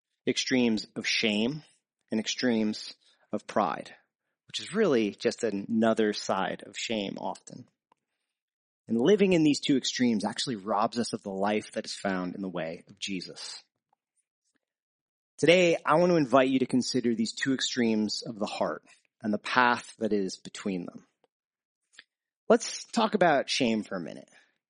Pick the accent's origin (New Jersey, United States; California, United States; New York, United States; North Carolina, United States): New Jersey, United States; I'm originally from New Jersey, and I'm a Giants fan